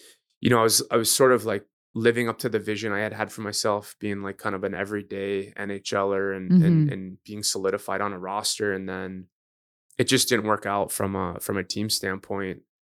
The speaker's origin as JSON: {"language": "English", "town": "Toronto", "region": "Ontario", "country": "Canada", "said": "So although we're all from Toronto, it's been nice."}